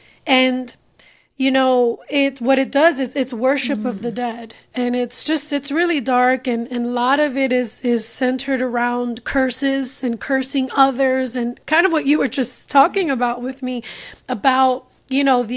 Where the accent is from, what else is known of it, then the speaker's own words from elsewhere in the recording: Brooklyn, New York, United States; I grew up in Brooklyn, New York, and in a predominantly Latin neighborhood.